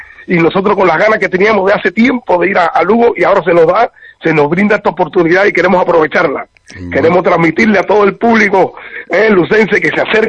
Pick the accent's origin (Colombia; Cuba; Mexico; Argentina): Cuba; moved away; recuerdo que en el año 98, cuando vine de Cuba